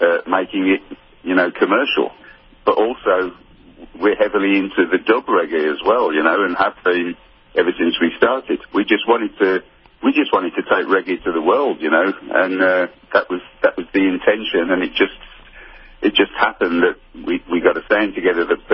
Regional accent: Birmingham, West Midlands, United Kingdom; And we were trying to sound like Jamaican reggae artists, but obviously we come from Birmingham, so it sounded different.

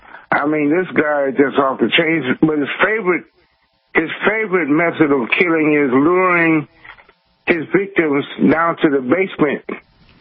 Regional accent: New York, United States; I grew up in Harlem, New York, and I used to walk 2 blocks down to 125th Street to this movie called The Sunset.

